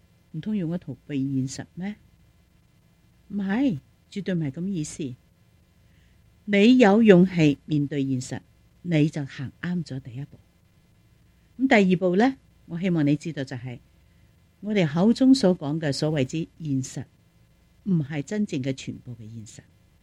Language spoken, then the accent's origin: Chinese; China; 这句说话我想我们中国人都非常明白。我们中国人说，只要功夫深，铁柱都可以磨成针。